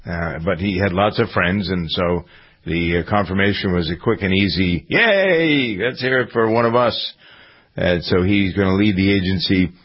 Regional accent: Framingham, Massachusetts, United States; the fact that I grew up in Framingham and not in Southie

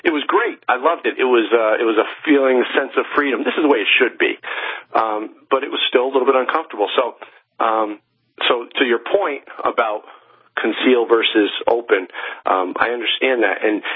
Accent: New York, United States; see, I'm from New York. I live in upstate New York, Saratoga Springs.

